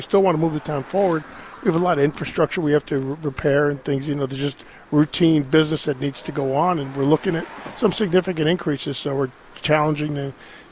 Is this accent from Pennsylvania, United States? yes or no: no; New York, United States; My wife's from the city, and I'm from Westchester